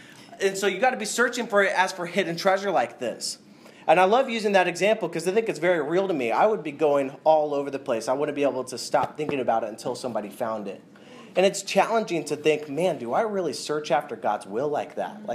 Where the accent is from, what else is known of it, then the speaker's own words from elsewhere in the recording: New York, United States; I am from New York, and so I have the mentality of I'm going to get what I want, and nobody's going to stop me